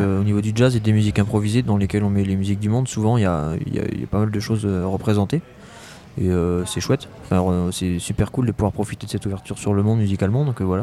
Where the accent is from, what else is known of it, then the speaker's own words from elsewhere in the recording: Pays de la Loire, France; now in Tours, France; Moi, je suis originaire de la Sarthe. Mais, ouais, je vis à Tours maintenant